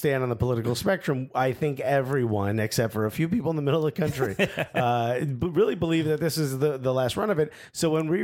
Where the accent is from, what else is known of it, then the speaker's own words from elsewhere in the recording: United States; And I think now what we've realized is that we're American soccer fans talking about soccer from an American perspective.